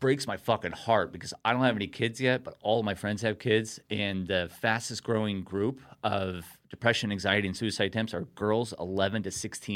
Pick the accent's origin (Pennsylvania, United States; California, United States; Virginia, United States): California, United States; Costa Mesa; also born or lived in Newport Beach; Yeah, so grew up in Costa Mesa, Newport Beach, my whole entire life